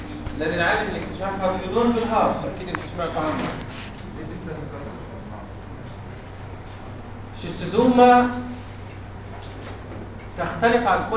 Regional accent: Egypt; عندنا في مصر الشيستوزوما هيماتوبيوم

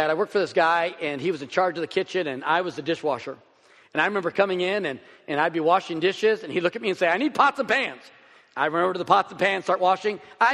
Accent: Springfield, Missouri, United States; I remember growing up in Springfield, Missouri, and I'm convinced that my boss was a psychomaniac.

